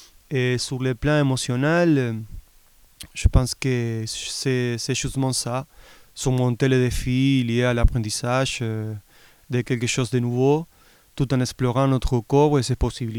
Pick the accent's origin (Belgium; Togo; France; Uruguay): Uruguay; je suis originaire de l'Uruguay. J'ai eu la chance d'être immergé dans le monde de la musique et de la danse depuis mon enfance.